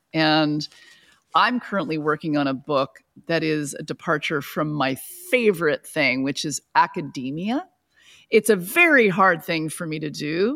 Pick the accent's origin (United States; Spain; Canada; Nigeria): United States; California; I like to say I come from Orange County, and whether you know what that's like or not, it's very suburban grid.